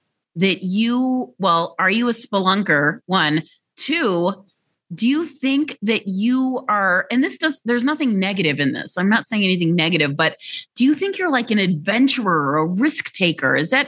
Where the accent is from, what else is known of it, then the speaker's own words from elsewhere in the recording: Chicago, Illinois, United States; also born or lived in overseas; after living overseas, I grew up in Chicago.